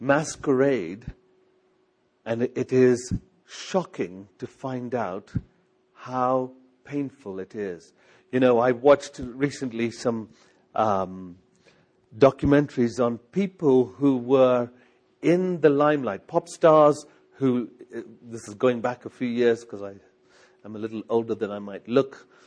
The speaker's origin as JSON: {"language": "English", "region": "England", "country": "United Kingdom", "said": "I come from England. We have a word in England called, the word is besotted."}